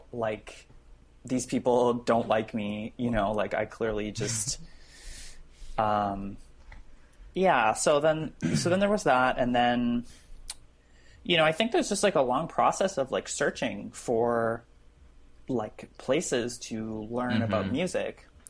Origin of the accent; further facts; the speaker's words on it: Saskatoon, Saskatchewan, Canada; I grew up in Saskatchewan, which is in Saskatoon